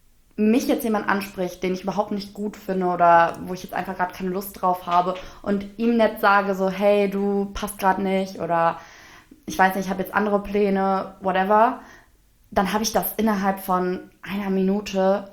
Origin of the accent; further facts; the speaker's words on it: Germany; ey, ich komme aus Deutschland und ich bin jetzt nur eine Woche hier